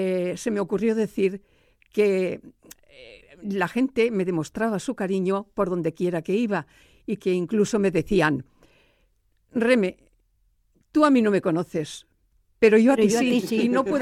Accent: Monóvar, Valencian Community, Spain; born there; porque yo soy nacida en Monóvar

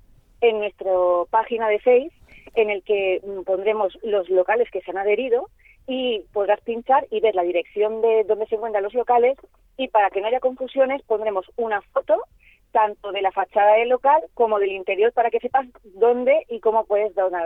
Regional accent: Valencia, Valencian Community, Spain; now in Águilas, Spain; Yo, por ejemplo, que soy de Valencia, cuando he ido a Valencia, estos gestos que tú has dicho, yo los he visto.

